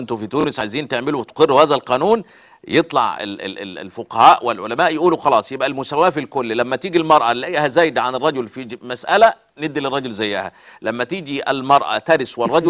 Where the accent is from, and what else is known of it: Upper Egypt, Egypt